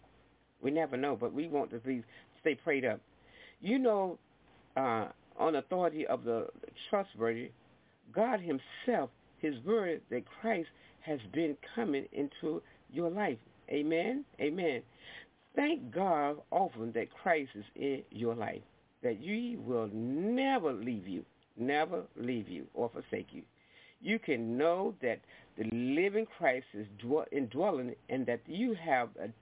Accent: Chicago, Illinois, United States; I'm from Chicago.

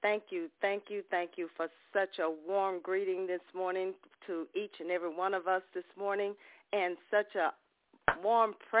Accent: Ocean Springs, Mississippi, United States; I'm from Ocean Springs, Mississippi, here on the Golden Gulf Coast.

